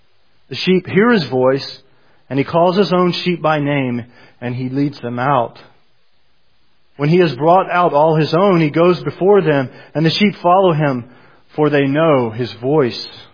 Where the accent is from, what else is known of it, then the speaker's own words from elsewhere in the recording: Fayetteville, North Carolina, United States; since I actually grew up in Fayetteville, and in God's providence, I've been brought back to my hometown for a tour at Fort Bragg.